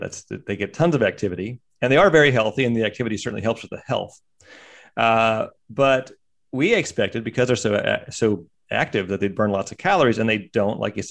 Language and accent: English; Pennsylvania, United States; I grew up in Pennsylvania. We had a number of communities there.